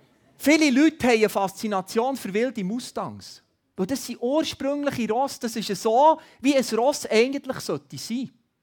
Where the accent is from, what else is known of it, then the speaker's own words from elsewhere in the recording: Switzerland; Als Schweizer sind wir viel zu brav.